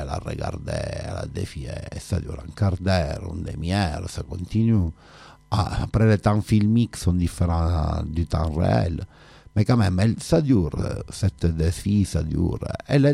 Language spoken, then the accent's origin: French; Marseille, Provence-Alpes-Côte d'Azur, France; Le sanctuaire un peu comme la bonne mère chez nous à Marseille, pour ici à Marseille.